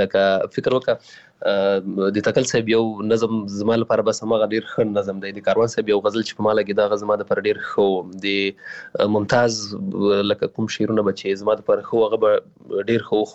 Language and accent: Pashto; Paktika, Afghanistan; also born or lived in Waziristan, Pakistan; ځکه زه پیدا شوی په وزیرستان کې یم، بیا بیرته کډه شوی پکتیکا کې یم